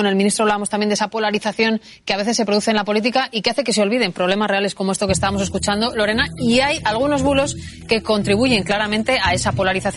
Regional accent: Spain; de todos los que somos españoles.

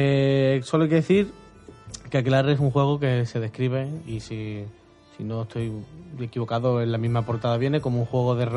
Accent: Seville, Andalusia, Spain; para los que somos de Sevilla nos viene bien

